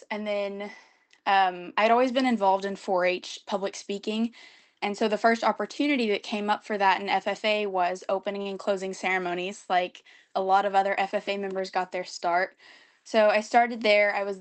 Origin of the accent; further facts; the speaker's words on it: Oklahoma, United States; I am from Southeast Oklahoma from a little chapter called LATA.